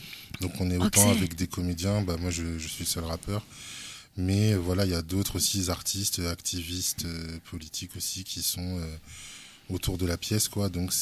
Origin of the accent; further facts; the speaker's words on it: Rennes, Brittany, France; je viens de Rennes, je suis rappeur